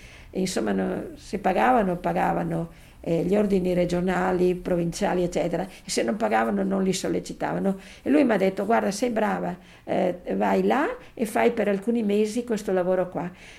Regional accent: Villa di Villa, Veneto, Italy; born there; io sono nata a Villa di Villa, perciò sono anche nata a Melno.

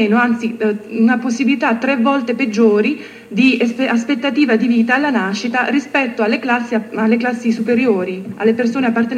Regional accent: United Kingdom; Io vorrei dire che in Gran Bretagna, il mio paese, essenzialmente ci sono differenze di classe

